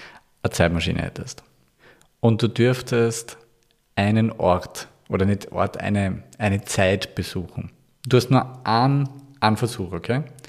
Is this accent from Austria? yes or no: yes; Vienna, Austria